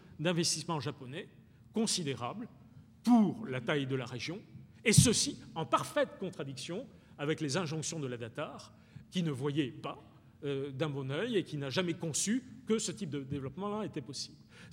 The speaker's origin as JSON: {"language": "French", "country": "France", "said": "nous sommes souvent, en tant que Français, pris dans une logique d'appréciation"}